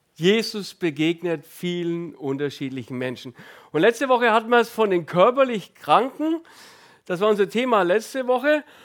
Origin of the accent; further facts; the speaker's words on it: Ansbach, Bavaria, Germany; Also bei mir, wo ich herkomme, das war schon so ein Sprichwort, also wenn jemand nach Ansbach links muss, dann wusste jeder, oh, Ansbach links.